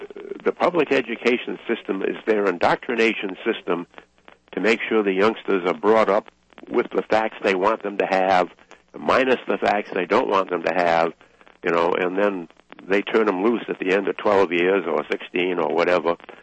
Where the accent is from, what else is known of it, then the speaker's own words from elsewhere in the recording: the North, United States; I grew up in the North, and it bothers the daylights out of me.